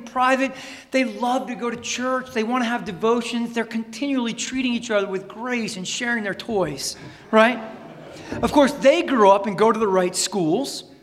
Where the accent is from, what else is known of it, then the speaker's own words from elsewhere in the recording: Connecticut, United States; I grew up in Connecticut. My dad and parents did well. Spent my summers in Nantucket.